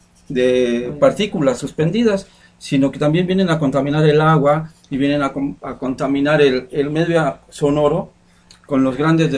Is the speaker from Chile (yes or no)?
no; Mexico; solo nos trae prejuicio a nosotros como mexicanos